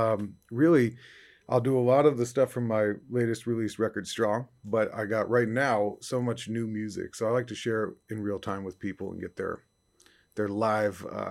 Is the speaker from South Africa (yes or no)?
no; New York, United States; But I'd say that from my hometown, I grew up maybe 4 miles away from … Midnight Ramble.